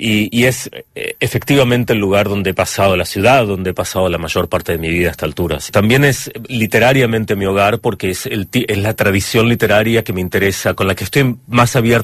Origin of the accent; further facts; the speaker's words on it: Stockholm, Stockholm County, Sweden; me crié en Estocolmo, de padres argentinos